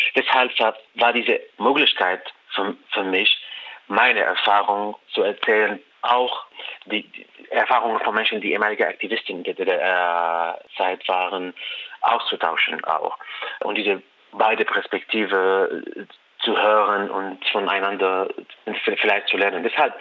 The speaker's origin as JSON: {"language": "German", "country": "Syria", "second_language": "German", "lives_now": "Germany", "said": "Und als Syrer und Syrerin hier"}